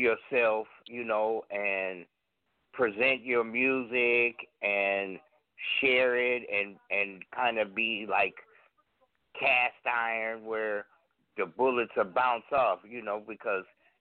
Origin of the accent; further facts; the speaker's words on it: Oakland, California, United States; I'm from Oakland. I know him personally.